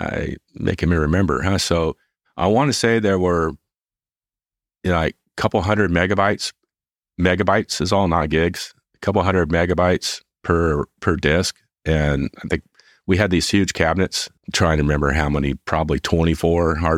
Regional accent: San Jose, California, United States; Well, I grew up in San Jose, and I remember when I was in high school, I had a good friend, and we used to ride our bikes from South San Jose up to Santa Clara University.

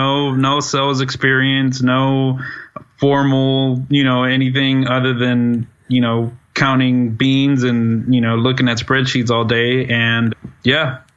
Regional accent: Dallas, Texas, United States; I'm from Dallas, Texas. Currently, I'm an accountant.

